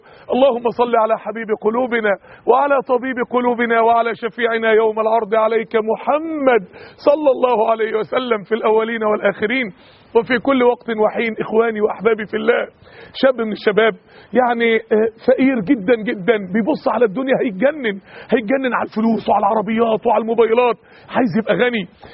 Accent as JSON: {"language": "Arabic", "town": "Mansoura", "region": "Dakahlia", "country": "Egypt"}